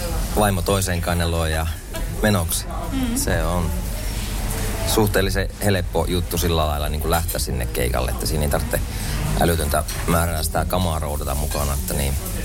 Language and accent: Finnish; Simo, Lapland, Finland; niin siinä tulee semmoinen kyltti, että Simo, ja sitten kun lähdetään Ranualle päin, niin 10 kilsaa. Mun kotipaikka on siellä.